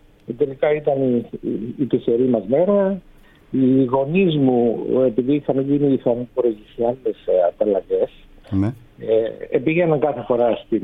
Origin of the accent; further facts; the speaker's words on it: Cyprus; δεν είχαμε καθόλου μεγάλες διαφορές με τους Τουρκοκύπριους σαν Ελληνοκύπριοι.